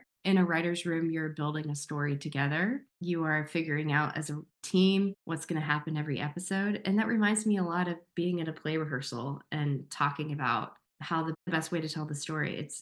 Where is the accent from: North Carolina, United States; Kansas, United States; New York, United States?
North Carolina, United States; Winston-Salem; now in Los Angeles, United States; And I'm from Winston-Salem near Chapel Hill. So it's just nice to be able to come home. I live in Los Angeles now.